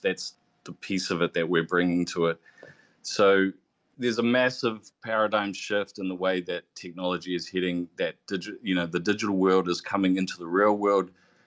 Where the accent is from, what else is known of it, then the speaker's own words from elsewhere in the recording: New Zealand; from New Zealand.